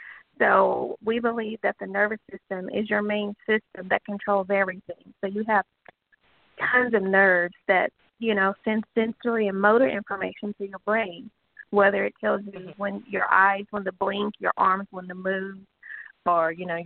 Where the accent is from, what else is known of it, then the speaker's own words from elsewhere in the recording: Oklahoma, United States; now in Dallas, United States; I am originally from Oklahoma. I attended the University of Oklahoma and then transferred here to go attend Parker University.